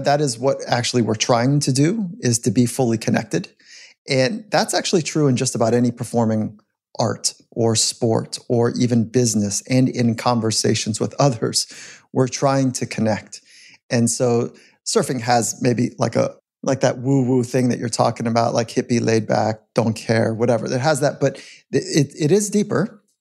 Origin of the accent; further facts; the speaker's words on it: California, United States; As a young athlete, I grew up in California.